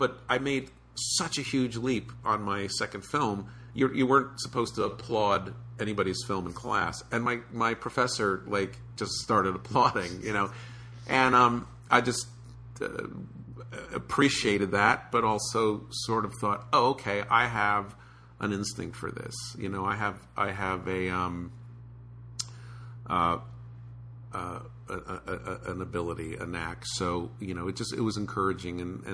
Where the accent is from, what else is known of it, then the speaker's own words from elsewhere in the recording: United States; I grew up 30 miles outside of New York, and there was always Manhattan